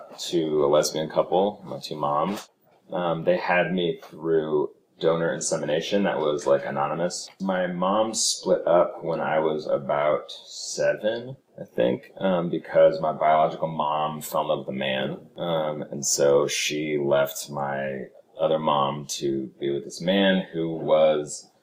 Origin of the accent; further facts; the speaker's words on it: Berkeley, California, United States; I think it was also the benefit of growing up in Berkeley.